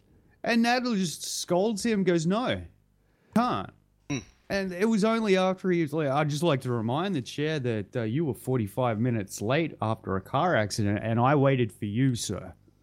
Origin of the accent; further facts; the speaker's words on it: Australia; It's American politics, and I'm Australian.